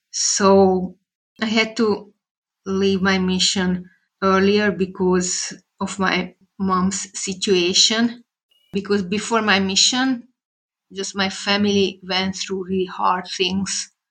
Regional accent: Hungary; English is a second language; And even though I served in Hungary in my home country, I was thinking how I should go home.

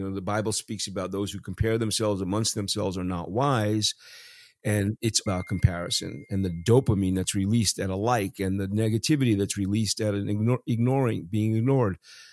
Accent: New York City, New York, United States; I mean, I grew up in New York and it was semi-suburban. It was out in one of the boroughs, but everybody knew everybody.

